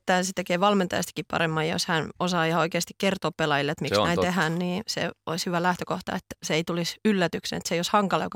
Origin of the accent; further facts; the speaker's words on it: Tampere, Pirkanmaa, Finland; mä tuun Tampereelta ja mulla on ollut jo valmiiksi ihan pienestä asti